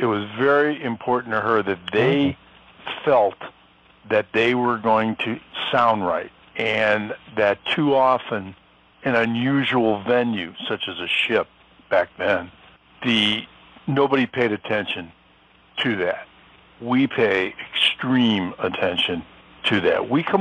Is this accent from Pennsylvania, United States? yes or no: no; Missouri, United States; where else could three guys from Missouri get together in a jazz show? So we are all from Missouri.